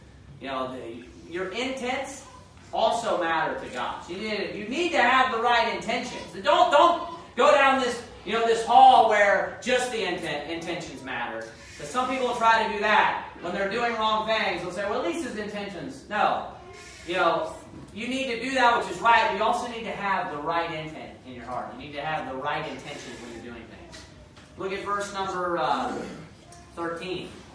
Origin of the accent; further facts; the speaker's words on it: Kentucky, United States; I'm from Kentucky, so now that I get to preach behind the pulpit, I can say that all the time.